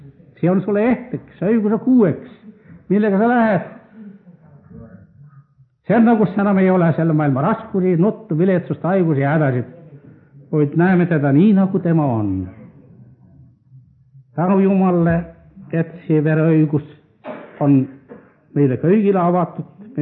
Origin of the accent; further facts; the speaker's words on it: Hiiu County, Estonia; mina olen ka Iiumalt päritud. Ja selle tõttu, et me oleme ühised Iiuma inimesed, siis me tundsin väga hästi üksteist.